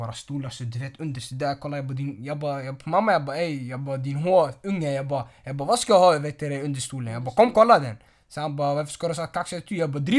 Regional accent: Årby, Södermanland, Sweden; bara för vi är från Årby och vi bor i en förort

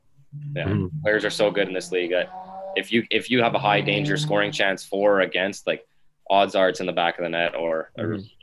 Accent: Montreal, Quebec, Canada; So we're both from Montreal, so we skate with each other all summer.

